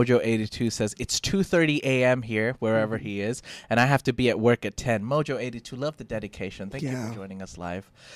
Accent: Dubai, United Arab Emirates; English is a second language; But I grew up in Dubai for 6 years, and it was compulsory to learn Arabic there as well.

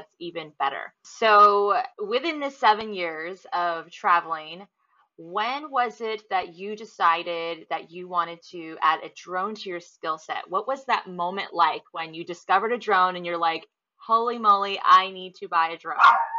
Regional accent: San Diego, California, United States; Yes, I was born and raised in San Diego too, currently in Little Italy.

